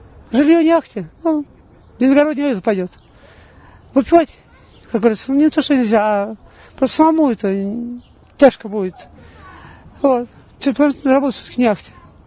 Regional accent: Volga region, Russia; moved away as an adult; now in Moscow, Russia; вот сам я родом с Поволжья, не важно с какого города, но с Поволжья. Вот, в Москве с 99-го года. В 99-го года приехал сюда.

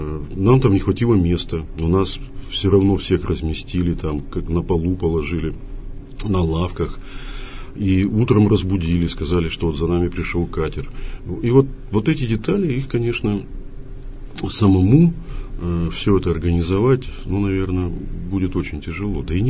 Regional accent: Yekaterinburg, Sverdlovsk Oblast, Russia; мы группа паломников из Екатеринбурга

